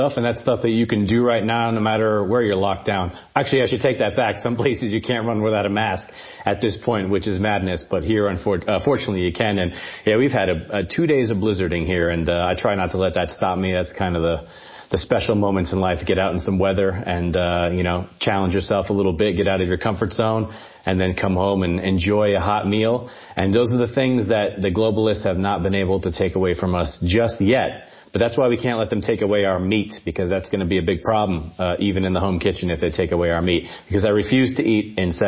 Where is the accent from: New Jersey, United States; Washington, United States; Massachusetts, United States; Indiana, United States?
Massachusetts, United States; also born or lived in Miami / Idaho; I actually grew up in Massachusetts. I'm from Miami originally, but grew up all over the country and spent the most time in Massachusetts. I've lived up by the Canadian border of Idaho.